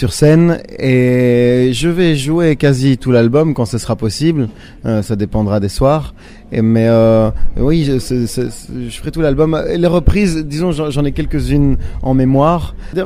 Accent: Brussels, Brussels-Capital Region, Belgium; Moi, je viens de Bruxelles, donc plutôt

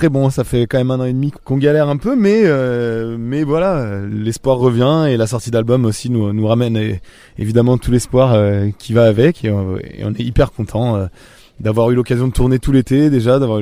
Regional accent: Les Sables-d'Olonne, Pays de la Loire, France; now in Paris, France; puisqu'on vient des Sables d'Olonne, donc qui est une ville au bord de la mer. Et toute l'année, on vit à Paris

